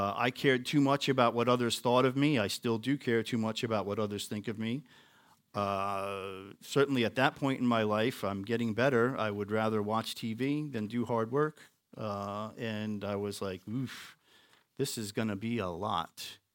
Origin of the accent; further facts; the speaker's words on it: Mattituck, New York, United States; I grew up in Mattituck, which is a couple of towns to the west of that.